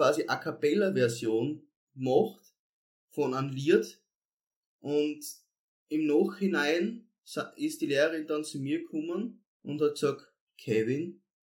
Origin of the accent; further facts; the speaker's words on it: Edelschrott, Styria, Austria; ich komme ja ursprünglich aus dem Bezirk Volzberg, aus Edelschrott, habe dort meine Kindheit verbracht